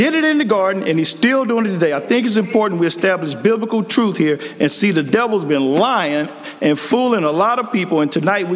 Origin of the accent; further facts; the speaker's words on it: San Diego, California, United States; born there; I was born in San Diego, California, to my mama and my daddy.